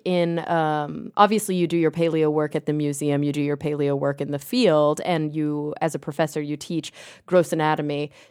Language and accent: English; Texas, United States; I grew up in Texas. I'm a Southern girl.